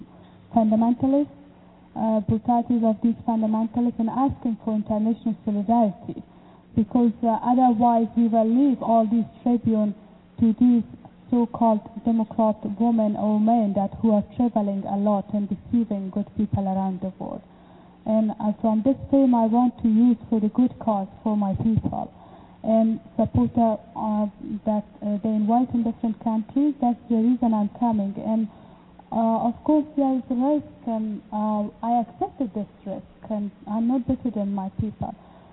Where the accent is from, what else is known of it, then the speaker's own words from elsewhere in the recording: Afghanistan; I come from Afghanistan